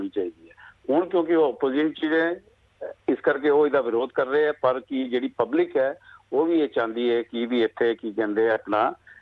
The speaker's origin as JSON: {"language": "Punjabi", "region": "Chandigarh", "country": "India", "moved": "yes", "lives_now": "Australia", "said": "ਮੈਂ ਚੰਡੀਗੜ੍ਹ ਪੰਜਾਬ ਤੋਂ ਹੈਗਾ ਅਤੇ ਮੈਂ ਸਾਰੀ ਆਪਣੀ ਐਜੂਕੇਸ਼ਨ ਪੰਜਾਬ 'ਚ ਕੀਤੀ ਹੈ, ਮੇਰਾ ਉੱਠਣਾ ਬੈਠਣਾ ਪੰਜਾਬੀਆਂ 'ਚ ਹੋਇਆ ਹੈਗਾ, ਮੈਂ ਗੁਰਦੁਆਰਿਆਂ ਮੰਦਿਰਾਂ 'ਚ ਖੇਡਿਆ, ਉੱਥੇ ਅੰਬੜਿਆ ਹੈਗਾ, ਸਾਰੇ ਦੇ ਆਸ਼ੀਰਵਾਦ ਨਾਲ ਇੱਥੇ ਆਸਟ੍ਰੇਲੀਆ 'ਚ ਮੈਂ 1988 'ਚ ਆਇਆ, ਮਤਲਬ ਮੈਂ ਮੈਲਬਨ ਸੀਗਾ"}